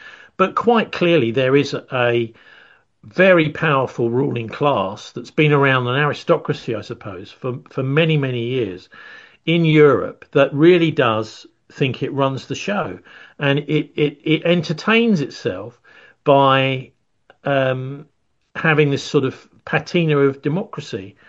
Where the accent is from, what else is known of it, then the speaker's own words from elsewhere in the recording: United Kingdom; to me, as a Brit, I quite like to have some people like them around